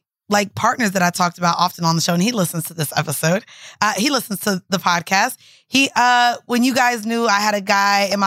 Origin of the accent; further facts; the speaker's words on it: Orlando, Florida, United States; now in New York, United States; I was like, Of course, I'm fucking from Orlando. I'm in New York.